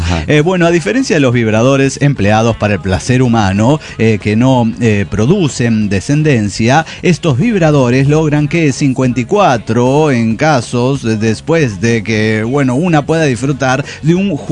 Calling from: Rosario, Santa Fe, Argentina; En Rosario, Argentina.

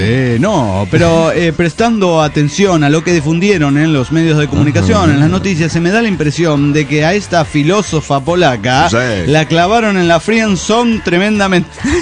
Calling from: Tlaquepaque, Jalisco, Mexico; de Tlaquepaque.

